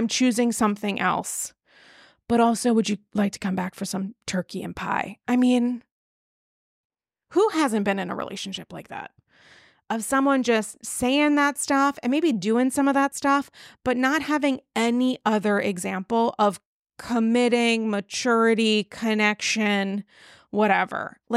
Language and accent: English; New York, United States; Also, as a New Yorker, driving from the Hamptons to the city, it could be 3 hours, it could be six, you have no idea.